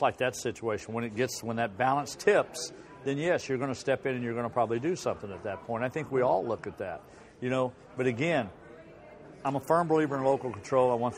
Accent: Bolivar, Missouri, United States; how much different it is in my hometown of Bolivar versus St. Louis.

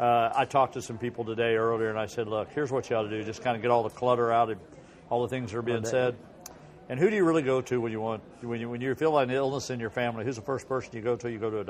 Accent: Bolivar, Missouri, United States; how much different it is in my hometown of Bolivar versus St. Louis.

